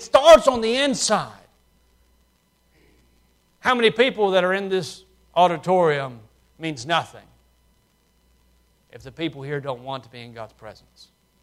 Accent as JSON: {"language": "English", "region": "Alabama", "country": "United States", "tie": "born or raised there", "said": "I was raised in South Alabama and went to preaching school."}